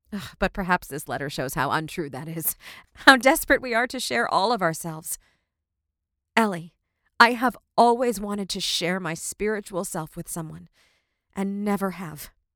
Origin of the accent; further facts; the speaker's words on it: Utah, United States; Whenever anyone learns I grew up in Utah and asks, as they so often do, if I am Mormon, I never know what to answer, even still.